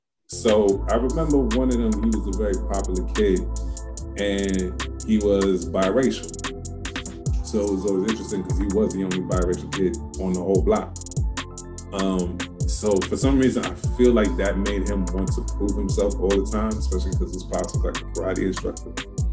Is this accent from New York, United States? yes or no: yes; New York City, New York, United States; born there; I was born in Bed-Stuy. So when I was living out here, it was the apex of the crack era.